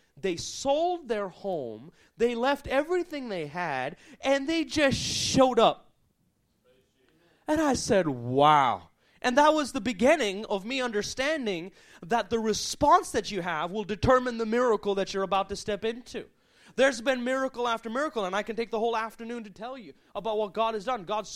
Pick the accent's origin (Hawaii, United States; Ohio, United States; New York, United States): Hawaii, United States; moved away; we moved from Hawaii. I'm from Hawaii originally, and we moved by faith to the mainland, and we traveled as evangelists